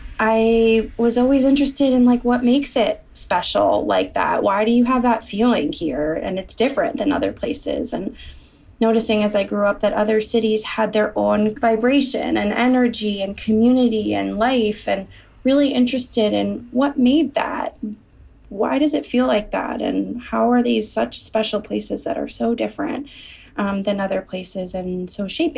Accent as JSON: {"language": "English", "region": "New York", "country": "United States", "said": "A couple really big things happened in my journey as a New Yorker, as a person in the world, and as an American"}